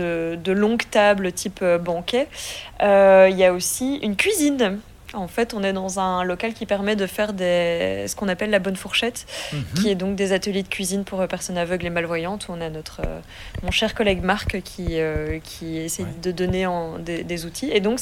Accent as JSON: {"language": "French", "region": "Wallonia", "country": "Belgium", "said": "je viens de Wallonie"}